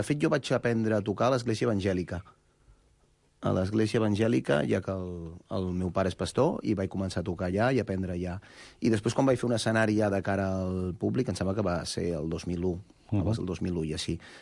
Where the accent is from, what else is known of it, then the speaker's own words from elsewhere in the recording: Barcelona, Catalonia, Spain; A propet d'aquí. Sant Hostafrancs.